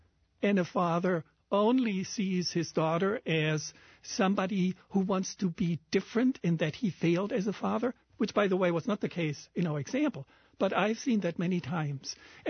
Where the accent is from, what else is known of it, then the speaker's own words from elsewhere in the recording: Germany; English is a second language; now in Hawaii, United States; I'm originally from Germany, so in Hawaii, this whole campaigning for me is still something that is fairly foreign, although I'm a U.S. citizen